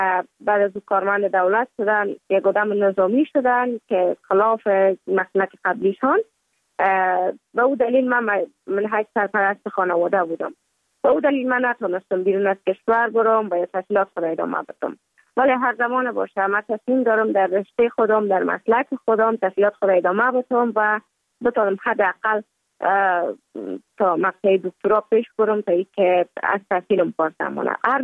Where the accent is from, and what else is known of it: Kabul, Afghanistan; born or raised there; also born or lived in Mazar-i-Sharif